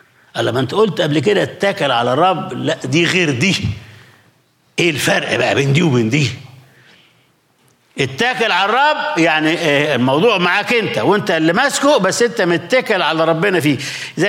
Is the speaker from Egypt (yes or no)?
yes; Egypt; في كلمة عندنا في مصر